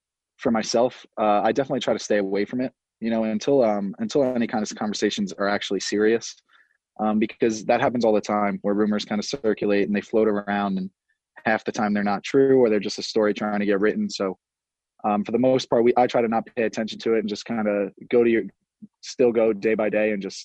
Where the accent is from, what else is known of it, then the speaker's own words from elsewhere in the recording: Long Island, New York, United States; I think growing up in Long Island playing soccer, it's not everyone I think in Long Island kind of does play soccer at some point in their life.